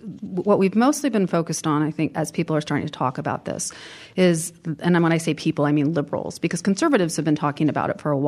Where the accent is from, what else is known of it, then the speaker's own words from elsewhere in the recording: Fairbanks, Alaska, United States; Well, I grew up in Fairbanks, Alaska, and it's a very, very conservative town.